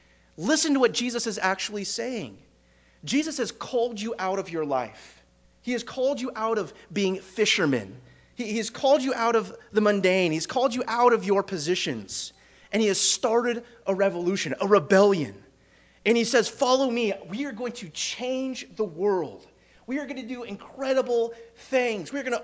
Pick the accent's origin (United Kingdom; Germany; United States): United States; I'm an American. I never sacrifice.